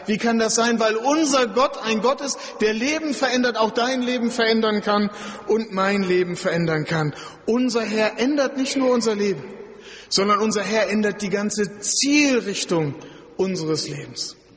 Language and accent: German; Lower Saxony, Germany; Ich habe Ihnen gesagt bei der Vorstellung, ich bin Ostfriese.